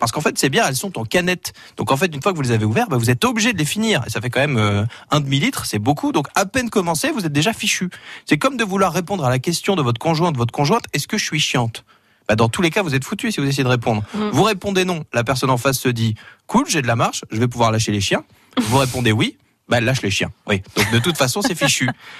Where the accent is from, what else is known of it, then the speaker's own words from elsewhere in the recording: Hauts-de-France, France; pourtant moi je viens du Nord